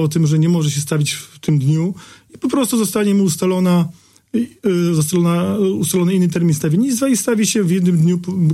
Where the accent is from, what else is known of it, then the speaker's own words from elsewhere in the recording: Podlaskie Voivodeship, Poland; now in Białystok, Poland; Pochodzę z Podlasia, z powiatu munieckiego. Mieszkam obecnie na stałe w Białymstoku.